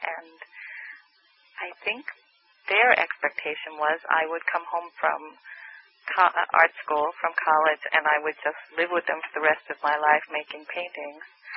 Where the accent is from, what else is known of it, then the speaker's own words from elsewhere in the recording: Queens, New York, United States; born there; Well, I was born in Queens, New York in 1955 to a fireman and a homemaker who was the son of a fireman. So I have this long line of New York firemen.